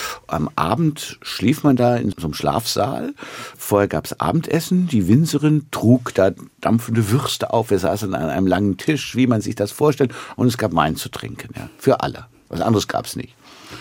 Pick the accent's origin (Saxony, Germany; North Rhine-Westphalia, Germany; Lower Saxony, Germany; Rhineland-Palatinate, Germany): Rhineland-Palatinate, Germany; Mainz; Also als Mainzer Kind kommt man um die Fasnacht nicht herum.